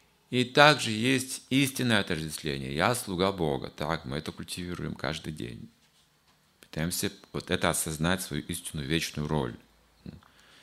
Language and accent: Russian; Russia; born there; Потому что я родился в России.